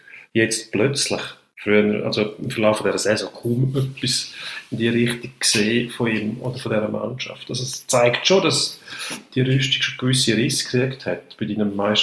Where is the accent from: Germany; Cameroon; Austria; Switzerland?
Switzerland; Die Frage, Mühle von der Justiz malen nicht sehr schnell bei uns in der Schweiz.